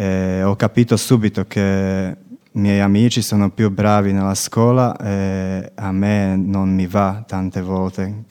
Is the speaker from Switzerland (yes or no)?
no; Slovakia; Italian is a second language; vengo dalla Slovacchia.